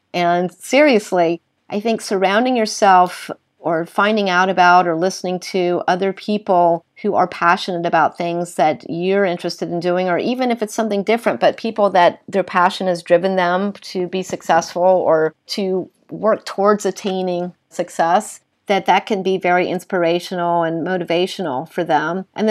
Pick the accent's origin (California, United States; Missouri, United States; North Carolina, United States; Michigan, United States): North Carolina, United States; All these passions, some of which I had as a young girl growing up in North Carolina, I was literally able to materialize into projects